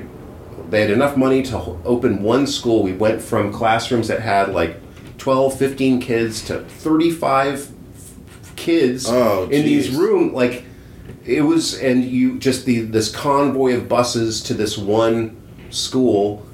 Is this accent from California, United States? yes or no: yes; California, United States; Yeah, Northern California is where I'm from. I'm from California, kind of like in general, like and like Hollywood and Pasadena, and then Northern California